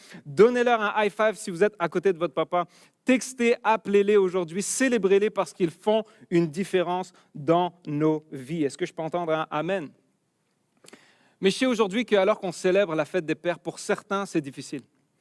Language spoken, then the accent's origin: French; France; now in Quebec, Canada; ça fait 12 ans maintenant qu'on a quitté la France pour venir au Québec.